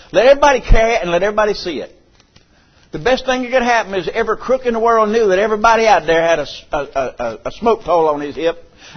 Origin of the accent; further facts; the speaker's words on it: United States; I'm an American. I'm so liberal sometimes I don't think I'm a Baptist.